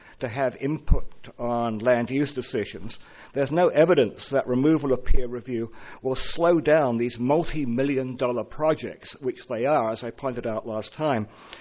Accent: Los Osos, California, United States; from Los Osos

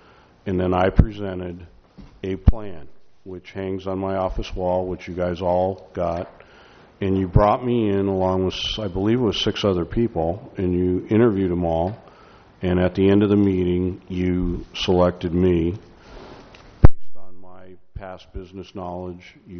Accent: Nipomo, California, United States; I grew up in Napomo. I knew of Oceano. I played in the dunes.

